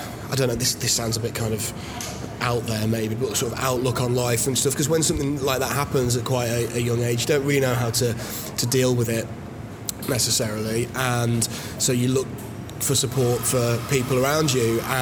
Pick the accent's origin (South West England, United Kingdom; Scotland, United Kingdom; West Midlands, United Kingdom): West Midlands, United Kingdom; Wolverhampton; Yeah, so grew up in Wolverhampton in the West Midlands.